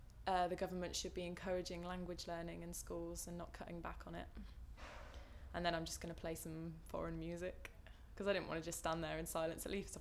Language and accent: English; Northampton, East Midlands, United Kingdom; I'm 21 and I'm from Northampton.